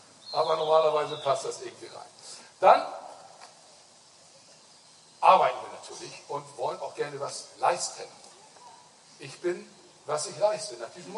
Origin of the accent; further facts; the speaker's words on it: Switzerland; als Schweizer muss ich auch mal Schweizer Produkte vorstellen